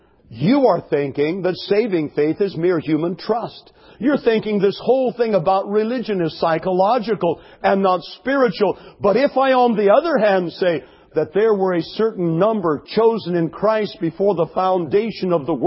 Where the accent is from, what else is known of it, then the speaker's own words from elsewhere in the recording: California, United States; I grew up on the California coast.